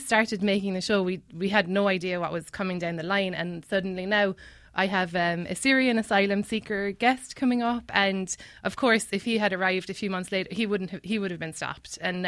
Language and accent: English; Cobh, Munster, Ireland; I grew up in Cove, which was called Queenstown before. And it's sort of a famous maritime town because it's the last place that Titanic stopped before it.